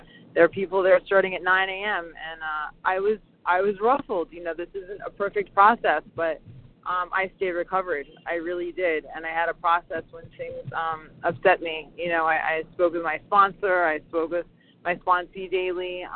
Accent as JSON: {"language": "English", "region": "Florida", "country": "United States", "said": "I'm from Florida, grateful to be here."}